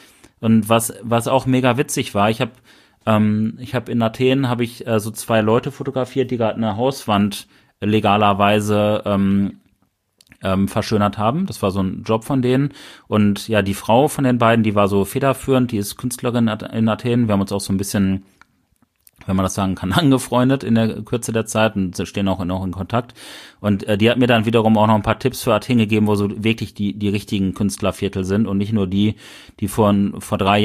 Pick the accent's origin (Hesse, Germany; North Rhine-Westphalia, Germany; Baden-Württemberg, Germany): North Rhine-Westphalia, Germany; Bielefeld; Ach ja, wir kommen aus Bielefeld.